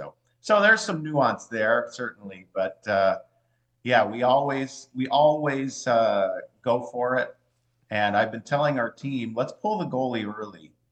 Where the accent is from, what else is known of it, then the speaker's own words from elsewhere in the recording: Lisbon, United States; I am born and raised in Lisbon. I am a dairy farmer in Lisbon.